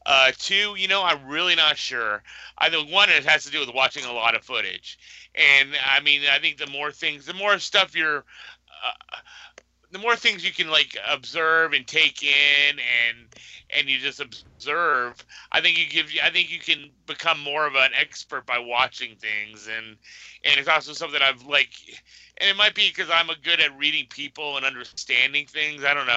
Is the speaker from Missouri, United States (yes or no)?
yes; St. Louis, Missouri, United States; also born or lived in New York / Chicago; I was born in New York, and I didn't watch WWF then because I was way too. I was there for like a year maybe. Moved to Chicago. Still don't have any memories of becoming a fan. My first memories were in St. Louis.